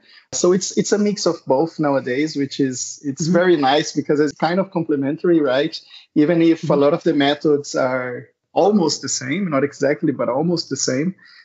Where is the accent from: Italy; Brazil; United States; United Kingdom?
Brazil; English is a second language; So I'm originally from Brazil, where I did a big part of my studies.